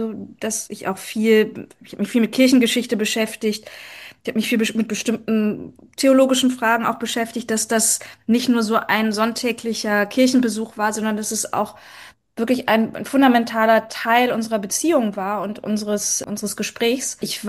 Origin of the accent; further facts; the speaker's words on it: Bremen, Germany; ich komme ja aus Bremen, wo der Katholizismus nicht übermäßig groß vertreten ist.